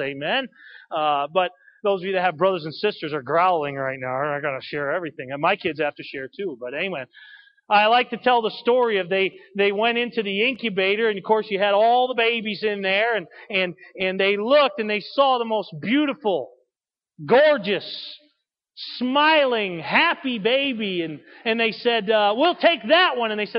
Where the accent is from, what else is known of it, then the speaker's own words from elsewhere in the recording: Springfield, Massachusetts, United States; born there; I was born on January 14th, 1972 in Wesson Women's Hospital in Springfield, Massachusetts.